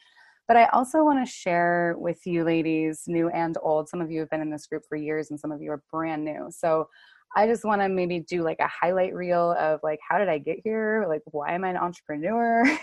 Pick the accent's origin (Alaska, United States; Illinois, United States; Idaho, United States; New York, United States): Idaho, United States; Sandpoint; now in Mexico; I'm in Sandpoint, Idaho, in my hometown with my family.